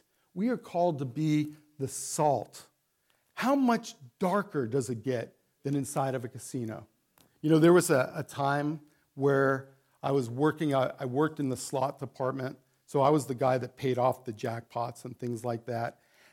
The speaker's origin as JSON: {"language": "English", "town": "Las Vegas", "region": "Nevada", "country": "United States", "said": "You guys know that I come from Las Vegas, right?"}